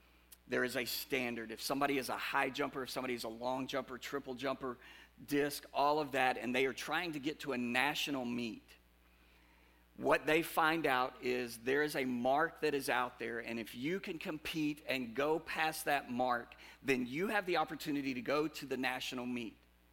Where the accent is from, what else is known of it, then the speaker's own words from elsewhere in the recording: Dallas, Texas, United States; I grew up in Dallas, Texas, and learned to drive in Dallas, Texas.